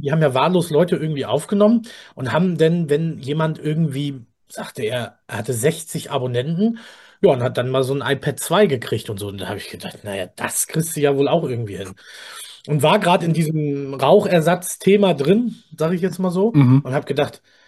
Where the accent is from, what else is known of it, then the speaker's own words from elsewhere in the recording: Northern Germany, Germany; weil ich bin ja auch kein Bayer, ich komme hier ganz hoch aus dem Norden